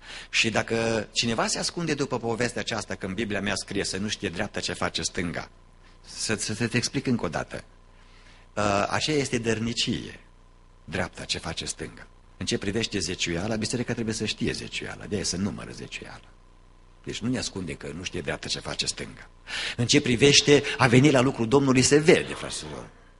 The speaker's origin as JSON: {"language": "Romanian", "country": "Romania", "tie": "born there", "said": "noi, în casa noastră, așa ne-am născut, acolo în România, așa s-a născut soția"}